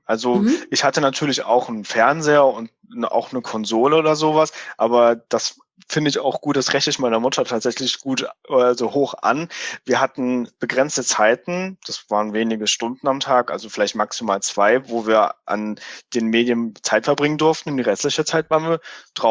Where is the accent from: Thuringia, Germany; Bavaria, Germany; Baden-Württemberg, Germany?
Bavaria, Germany; Fürth; also born or lived in Cologne; ich bin hier zwar aufgewachsen und lebe hier schon immer, aber geboren bin ich in Köln.